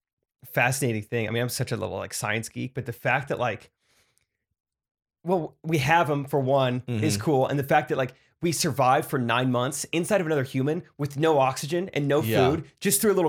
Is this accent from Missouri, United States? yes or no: yes; Missouri, United States; Oh, I mean, I'm from Missouri. Definitely Mark McGuire.